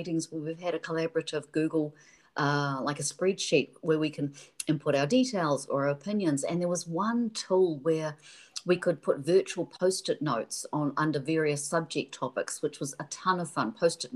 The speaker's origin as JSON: {"language": "English", "country": "New Zealand", "accent": "Kiwi", "said": "how phenomenal he is at translating my Kiwi accent into, I hope, perfectly understandable Russian"}